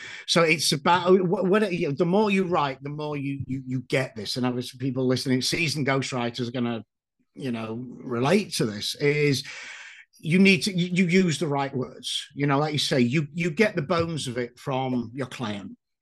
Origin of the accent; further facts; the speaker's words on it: United Kingdom; speaking as a Brit, sat in the pub, couple of beers